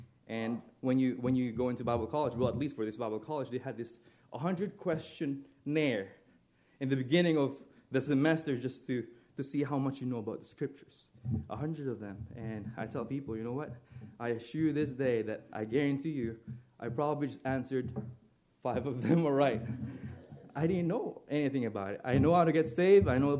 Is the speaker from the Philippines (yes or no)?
yes; Philippines; moved away as an adult; now in United States; I was born and raised in Philippines. My family moved here in the year of 2012. I was 18 years old then. So if you calculate that, I'm 28 now.